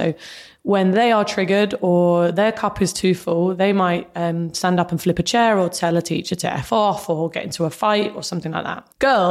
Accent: Luton, East of England, United Kingdom; I was growing up in Luton.

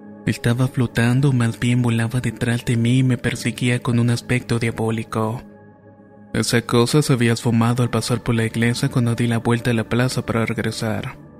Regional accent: Honduras; soy de Honduras.

